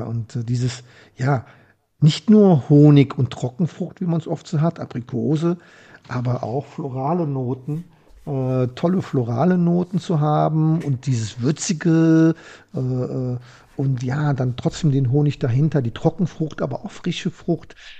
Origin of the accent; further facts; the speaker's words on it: Bad Honnef, North Rhine-Westphalia, Germany; Ja, ich bin Rheinländer